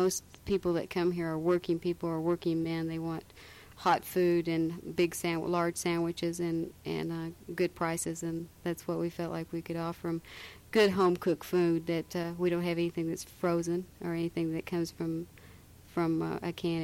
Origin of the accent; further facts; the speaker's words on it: Texas, United States; I'm from Texas, so I know how to make chili.